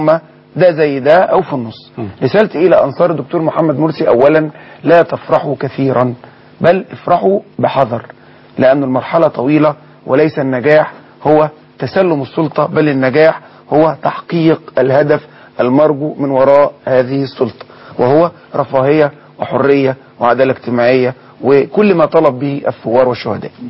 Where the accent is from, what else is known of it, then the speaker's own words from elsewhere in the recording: Egypt; ما احنا من مصر برضو مش غريبة